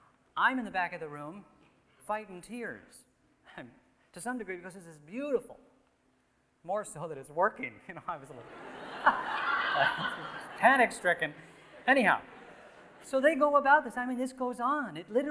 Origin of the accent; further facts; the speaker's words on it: New Jersey, United States; born there; now in Chicago, United States; I can tell you that I was born, that … I was born in New Jersey, and then I went to Wheaton